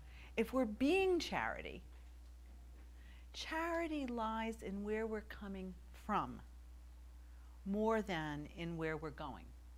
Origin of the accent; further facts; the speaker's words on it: California, United States; I am from California, first of all, which qualifies me eminently to be an authority on process.